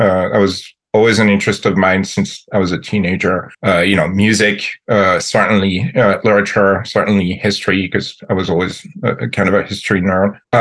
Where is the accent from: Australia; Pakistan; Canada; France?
France; moved away as an adult; now in United States; I was born and raised in France. I've lived in the U.S. for about 20 years now.